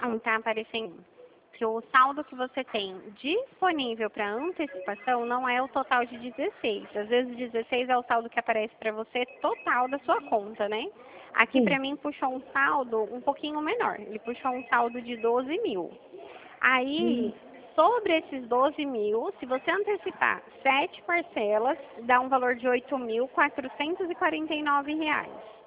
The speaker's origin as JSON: {"language": "Portuguese", "town": "Dracena", "region": "São Paulo", "country": "Brazil", "said": "Não, não sou de Curitiba. Eu sou de Dracena, fica aqui em São Paulo."}